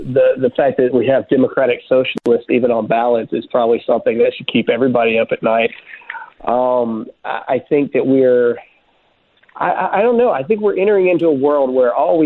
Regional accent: Mississippi, United States; Yes, I am a redneck from Mississippi. I'm a 12-year Army veteran

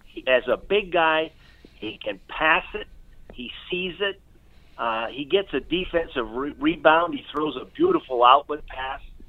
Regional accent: Massachusetts, United States; And I grew up in Massachusetts, and I had a tear in my eye reading about it.

